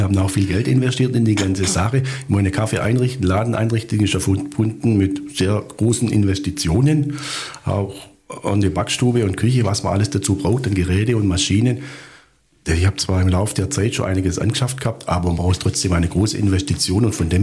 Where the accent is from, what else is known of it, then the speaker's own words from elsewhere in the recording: Southern Germany, Germany; obwohl das ja nicht so bei uns im Süden verpönt ist.